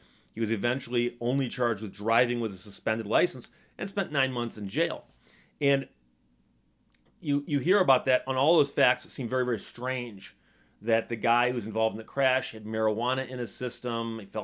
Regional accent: Detroit, Michigan, United States; And I've mentioned before that, you know, I'm from the Detroit area

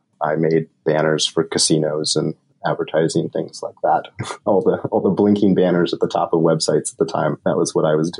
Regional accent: Gold Beach, Oregon, United States; also born or lived in Hawaii / California; But early childhood was a place called Gold Beach, Oregon.

